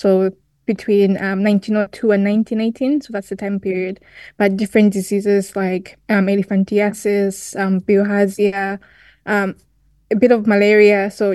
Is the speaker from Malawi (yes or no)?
yes; Malawi; And I think this is the right place to point out that I am from Malawi. So this work is also quite personal in a way that, you know, I'm researching my own country